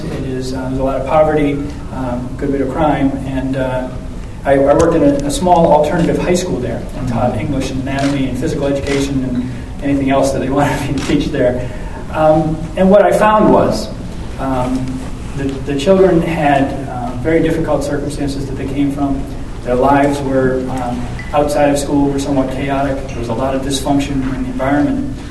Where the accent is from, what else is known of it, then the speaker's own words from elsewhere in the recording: East Coast, United States; I'm from the East Coast, so I'm quite unaccustomed to do that.